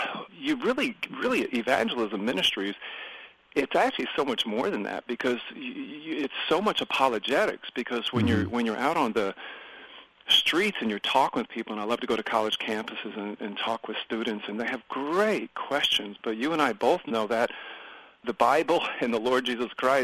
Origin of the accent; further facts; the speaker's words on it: New Jersey, United States; also born or lived in New York; we grew up in New Jersey, New York back in the day, and then we moved down south